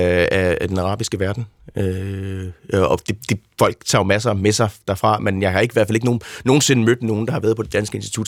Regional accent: Darfur, Sudan; now in Denmark; nu kommer jeg fra Darfur

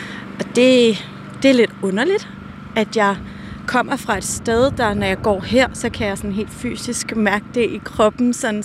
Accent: Brøndby, Capital Region of Denmark, Denmark; Jeg voksede op i Dyringparken, der ligger nede for enden.

